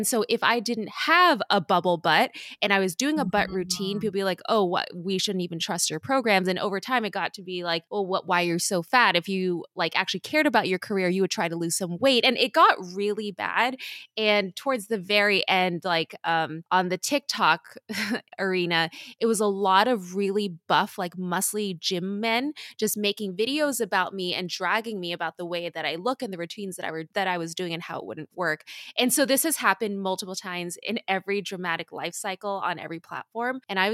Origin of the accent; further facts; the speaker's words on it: California, United States; So I grew up in Southern California. My parents are both Vietnamese immigrants.